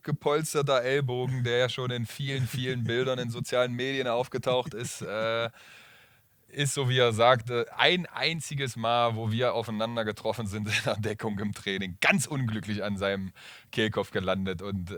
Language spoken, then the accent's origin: German; Magdeburg, Saxony-Anhalt, Germany; Meine Heimat ist Magdeburg, aber ich bin hier zu Hause.